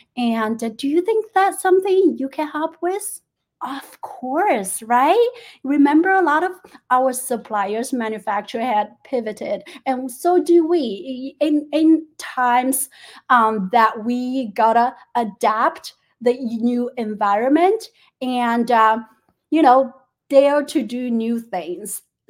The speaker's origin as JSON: {"language": "English", "country": "China", "tie": "born or raised there", "second_language": "English", "moved": "as an adult", "lives_now": "United States", "said": "because of my background, I grew up in China, even though I've been here in for 15 years"}